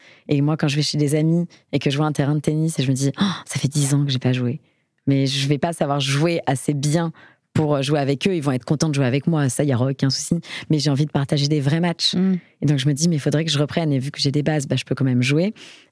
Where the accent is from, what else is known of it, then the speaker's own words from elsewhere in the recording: Paris, Île-de-France, France; lorsqu'on est parisien, enfin moi c'est mon cas, donc je prends mon cas comme référence. En général, on est tous dans le même quartier, enfin on n'envoie pas un enfant très loin.